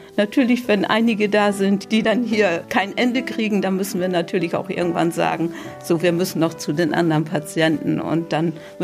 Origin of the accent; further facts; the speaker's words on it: Neuvries, Hesse, Germany; Ich komme aus Neuvries, das ist auch ein kleiner Ort, 10 Kilometer von hier.